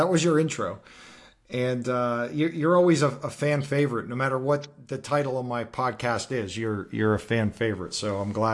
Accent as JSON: {"language": "English", "region": "Florida", "country": "United States", "said": "We have the Gospel Reformation Network Conference in just a couple of weeks in my home state, the great free state of Florida."}